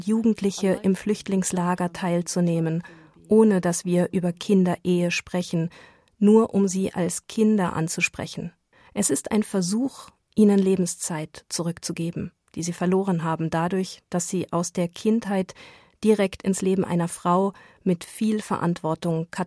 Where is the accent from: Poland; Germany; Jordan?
Jordan; Jordanien ist für mich nicht einfach ein Land, wo ich gelandet bin, um für eine humanitäre Organisation zu arbeiten. Das ist meine Heimat. Das ist der Ort, wo meine Kinder leben.